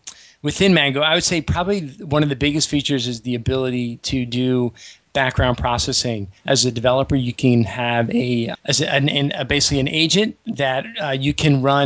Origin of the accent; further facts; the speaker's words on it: Philadelphia, Pennsylvania, United States; now in Atlanta, United States; I grew up in Philadelphia, but lived all over for quite a while there, and then settled down in Atlanta.